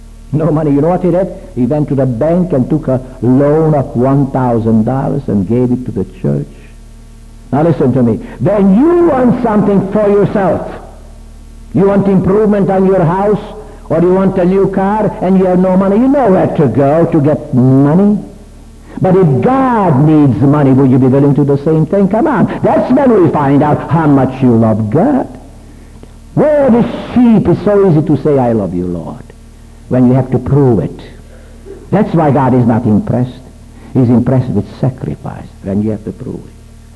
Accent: Romania; In my hometown in Romania, I call it a town, but it's a city of 320,000 people.

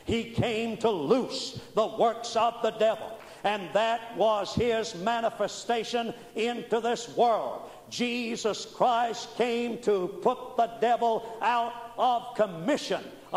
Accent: Mobile, Alabama, United States; I remember Brother Oral Roberts was in a tent revival in Mobile, my hometown.

